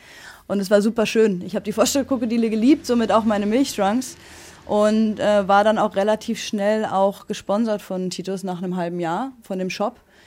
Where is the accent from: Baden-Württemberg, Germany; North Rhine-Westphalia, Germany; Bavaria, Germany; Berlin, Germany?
North Rhine-Westphalia, Germany; Münster; Der hat ein Skateboard und der hat mich dann mitgeschleppt bei uns in Münster in die Skatehalle, in den Skaters Palace damals.